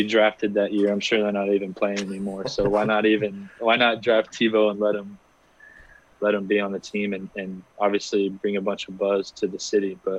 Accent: Gainesville, Florida, United States; Yeah, and then obviously I grew up in Gainesville, so I'm a huge Gator fan.

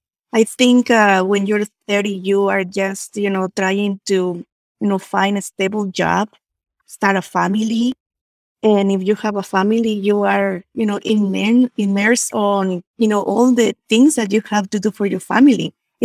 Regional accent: Guanajuato, Mexico; Yes, I'm originally from Guanajuato. Guanajuato is a state in the middle of the country of Mexico.

